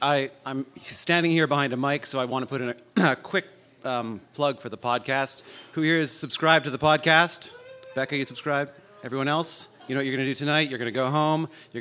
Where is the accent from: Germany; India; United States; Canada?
Canada; Montreal, Quebec; So I'm from Montreal, Canada.